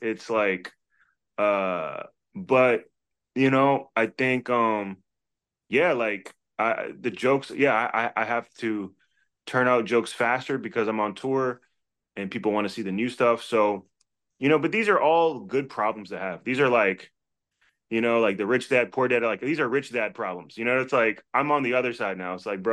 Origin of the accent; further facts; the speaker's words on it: Washington, District of Columbia, United States; I made my name in Washington, D.C., my hometown, where I started comedy in the open mic circuit